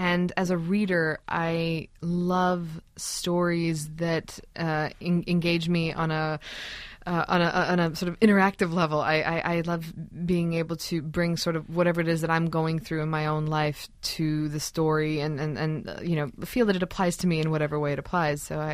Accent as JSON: {"language": "English", "country": "United Kingdom", "accent": "British", "said": "I grew up speaking like the Queen's English with a proper British accent."}